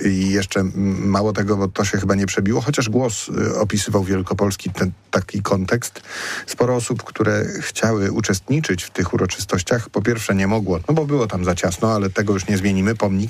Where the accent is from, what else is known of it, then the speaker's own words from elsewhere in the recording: Poznań, Greater Poland Voivodeship, Poland; ja też jako poznaniak, jako wielkopolanin, jako osoba dumna z powstania i z powstańców